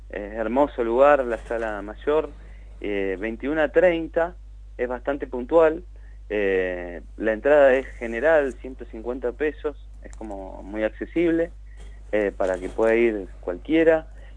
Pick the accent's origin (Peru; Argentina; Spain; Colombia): Argentina; Bariloche, Río Negro; moved away as an adult; Yo soy de Bariloche y vine en el 2002, post-crisis.